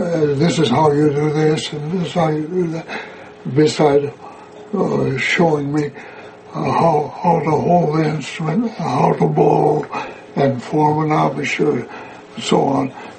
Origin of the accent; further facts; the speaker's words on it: Pontiac, Michigan, United States; born there; English is a second language; I was born in Pontiac, Michigan, but when I started school, I didn't know any English. I learned it in school.